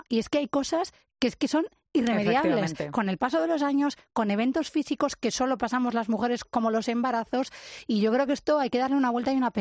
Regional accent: Madrid, Community of Madrid, Spain; y yo soy de Madrid pero lo veo así

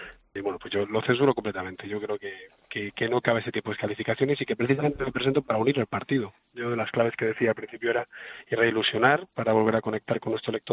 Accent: Spain; me siento despreciado como español

